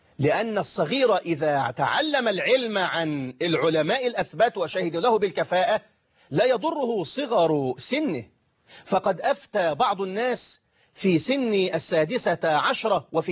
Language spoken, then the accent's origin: Arabic; Egypt; عندنا في مصر بيقولوا اللي يرفس النعمة تزول عنه، تروح منه.